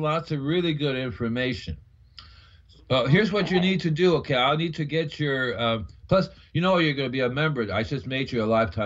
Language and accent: English; New York City, New York, United States; But I know Queens. I'm from New York City myself.